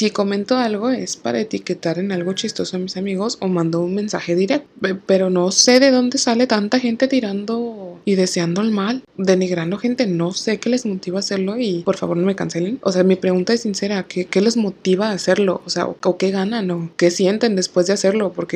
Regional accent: Mexico; como buenos mexicanos que somos

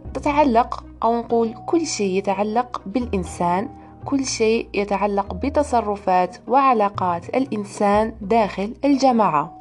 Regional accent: Algeria; accent: Algerian; حتى ولو كنت أتكلم الآن بلهجة جزائرية

